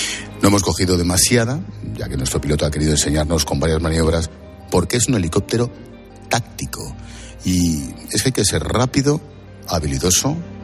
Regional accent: Madrid, Community of Madrid, Spain; Pero yo vengo de Madrid, más madrileño que nadie. Pero mi madre era de Talavera, en el fondo, de aquí al lado.

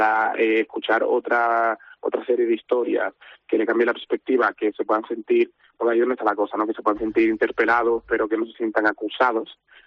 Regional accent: Senegal; now in Spain; hablo de cómo llegué yo a España, porque yo soy de Senegal.

